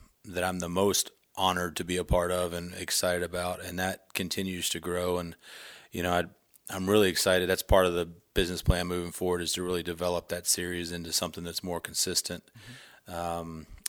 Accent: United States; now in Sandpoint, United States; I came from Virginia, West Virginia. I always wanted to be out west.

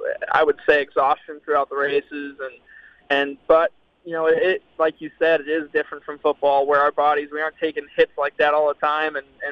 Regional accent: Connecticut, United States; Yeah, so I'm from Connecticut originally, and so modifieds and all that stuff, good stuff, quarter midgets, starting out really young at the age of 7

